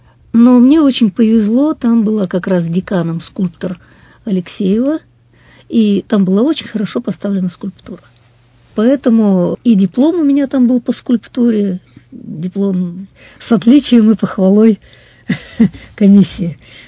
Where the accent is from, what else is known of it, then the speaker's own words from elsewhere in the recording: Kaliningrad, Kaliningrad Oblast, Russia; born there; Родилась я в Калининграде. Калининград – город янтаря.